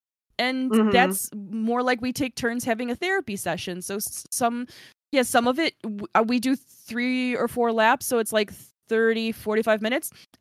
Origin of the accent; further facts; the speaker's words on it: Chicago, Illinois, United States; And see, I'm originally from Chicago where if you put luxury on something, there's like a set standard.